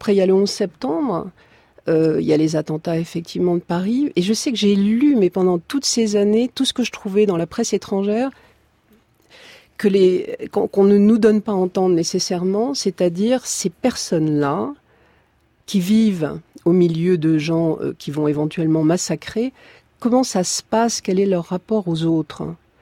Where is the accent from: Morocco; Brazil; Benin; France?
Morocco; Et moi, je dirais que ça commence avec mon enfance au Maroc